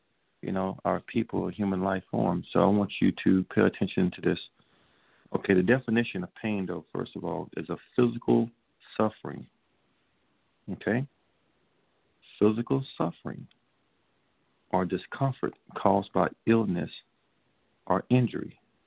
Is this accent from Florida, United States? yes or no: no; Chicago, Illinois, United States; out of Chicago, I'm from Chicago.